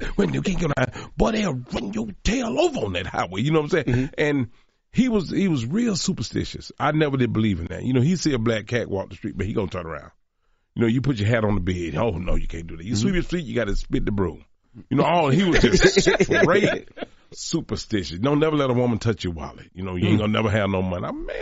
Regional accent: Atlanta, Georgia, United States; I'm from Atlanta, Georgia, in the South.

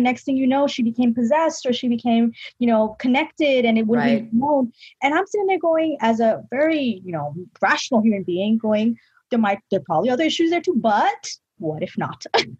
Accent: New York, United States; born there; I'm Pakistani American. I mean, I was born in New York, so I'm a New Yorker. But you know, my family's Pakistani. We're from Karachi, and you know, we're Muslims.

